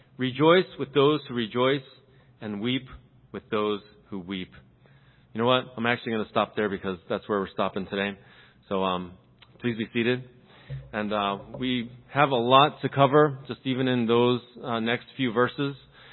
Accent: Philadelphia, Pennsylvania, United States; I come from Philadelphia, some of you may know. It's called the city of brotherly love, Philadelphia.

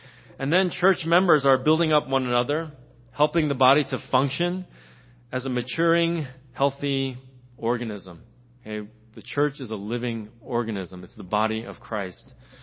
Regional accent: Philadelphia, Pennsylvania, United States; now in California, United States; I'm from Philly, so I got kind of divided interest there

